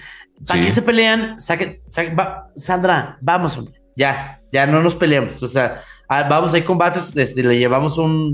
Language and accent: Spanish; Mexico City, Mexico; somos de la Cuauhtémoc, compadre. O sea, aquí es así, güey.